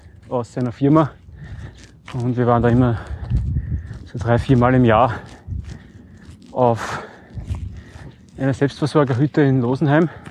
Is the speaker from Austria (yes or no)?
yes; Austria; Zwischendurch ein paar Kiefern oder Föhren, wie es bei uns in Österreich heißt.